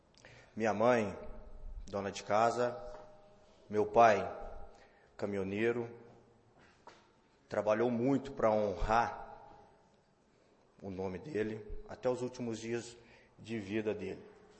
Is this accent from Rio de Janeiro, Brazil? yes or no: no; Muzambinho, Minas Gerais, Brazil; born there; Em 2004, eu fui para São Paulo. Então, um detalhezinho. Nasci em Muzambinho. Tenho 33 anos.